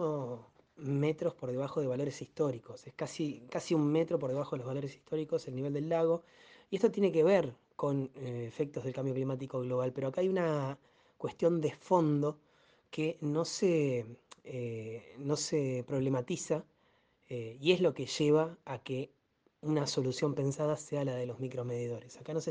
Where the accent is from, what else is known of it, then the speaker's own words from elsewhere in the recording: Comodoro Rivadavia, Chubut, Argentina; Comodoro Rivadavia, de donde soy yo, de donde te estoy hablando, de Radatili